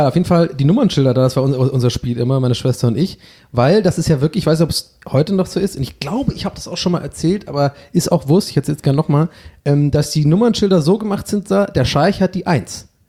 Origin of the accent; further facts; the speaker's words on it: Tübingen, Baden-Württemberg, Germany; now in Hamburg, Germany; Und bei uns in Tübingen waren es immer die Barlinger.